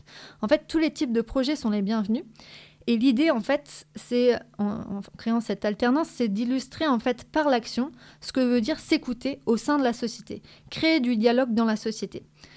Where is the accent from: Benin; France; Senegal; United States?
France; northern France; moved away as an adult; now in Marseille, France; moi, j'ai 33 ans. À la base, je viens du nord de la France, donc pas marseillaise de naissance, mais plutôt marseillaise de cœur. Et moi, j'ai découvert Marseille quand j'avais 18 ans. En fait, je suis venue ici pour mes études.